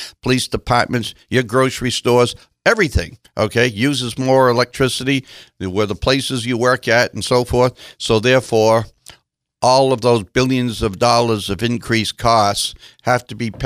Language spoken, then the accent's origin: English; Jay, Maine, United States; when I grew up in Jay, the Chisholm Mill closed because of the volatility of the price of oil.